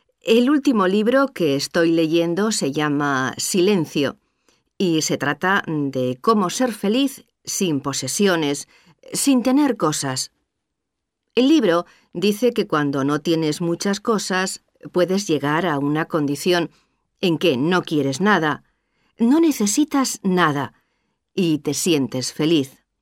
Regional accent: Seville, Andalusia, Spain; also born or lived in Madrid; Nací en Madrid en 1985. A los 6 años me fui a vivir a Sevilla

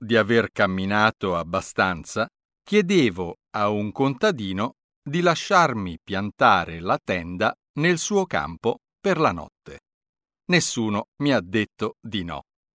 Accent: Livorno, Tuscany, Italy; Sono partito da Livorno, la mia città, che si trova sulla costa ovest, e sono arrivato ad Ancona, sulla costa est.

